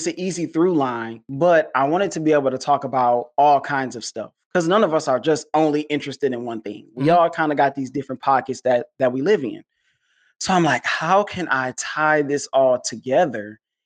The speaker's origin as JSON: {"language": "English", "town": "Detroit", "region": "Michigan", "country": "United States", "said": "So I'm from Detroit. So I always represent Detroit. I got a Detroit hat on."}